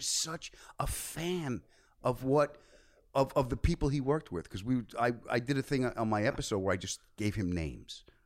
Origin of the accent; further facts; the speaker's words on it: Long Island, New York, United States; I grew up on Long Island.